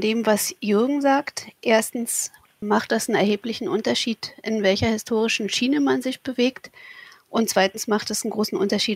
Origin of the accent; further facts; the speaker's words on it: East Germany, Germany; Ich bin ja in Ostdeutschland aufgewachsen und da waren wir als religiöse Leute, als religiös sozialisierte Leute eine krasse Minderheit